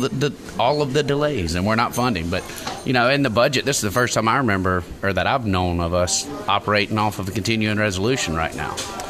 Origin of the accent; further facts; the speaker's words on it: Rock Hill, South Carolina, United States; Born and raised in Rock Hill.